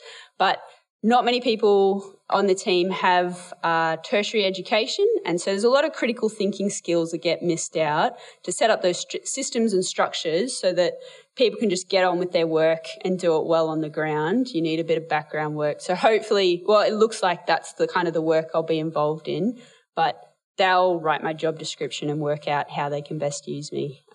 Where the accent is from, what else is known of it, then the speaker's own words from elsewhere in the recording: Nairobi, Kenya; I grew up in Kenya. My folks were CMS missionaries as well, and we lived in Nairobi.